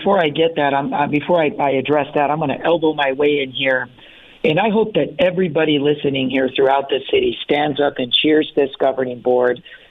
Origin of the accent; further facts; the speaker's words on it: Phoenix, Arizona, United States; That's my hometown team, and I'm a diehard Suns fan since 5 years old. Remember going to the old Purple Palace on McDowell there at 19th Avenue and McDowell to watch the Suns with my dad.